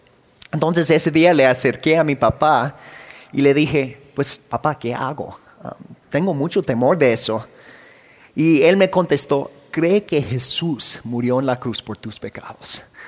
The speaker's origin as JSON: {"language": "Spanish", "town": "Morelia", "region": "Michoacán", "country": "Mexico", "lives_now": "Wyoming, United States", "said": "Soy de aquí, de Morelia. Pero ahora vivo en Wyoming, de los Estados Unidos. Como varios de ustedes... me crecí en un hogar cristiano. Mis papás trabajaban como misioneros en México por 17 años más o menos."}